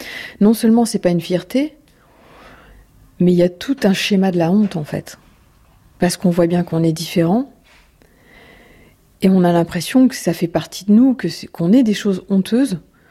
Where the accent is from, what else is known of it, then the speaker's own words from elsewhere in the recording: Nancy, Grand Est, France; born there; Je suis née à Nancy.